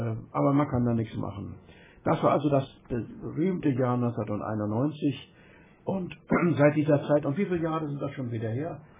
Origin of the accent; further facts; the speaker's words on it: Mecklenburg-Vorpommern, Germany; wir und immer schon als Mecklenburger.